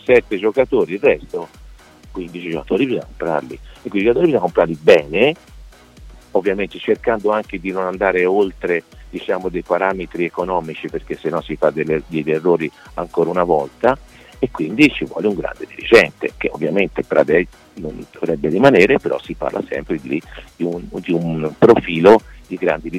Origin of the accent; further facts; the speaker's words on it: Florence, Tuscany, Italy; e lo sappiamo noi che siamo di Firenze